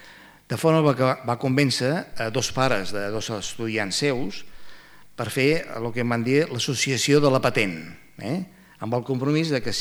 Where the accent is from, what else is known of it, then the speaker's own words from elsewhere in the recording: Manlleu, Catalonia, Spain; jo soc de Manlleu